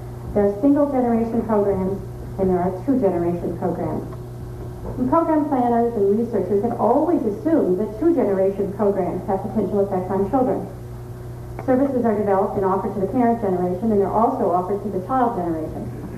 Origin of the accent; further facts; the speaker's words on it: Minnesota, United States; I'm originally from Minnesota, so it's just great to be back where it's cold.